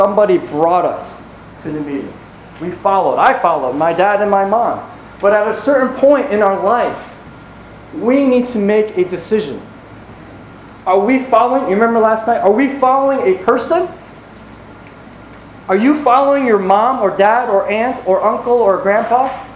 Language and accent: English; Franklin, United States; I grew up in Franklin, church in Franklin